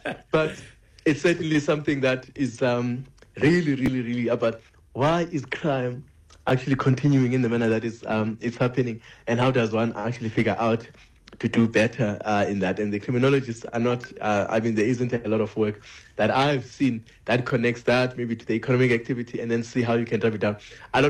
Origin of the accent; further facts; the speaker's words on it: Western Cape, South Africa; I mean, I grew up in the Western Cape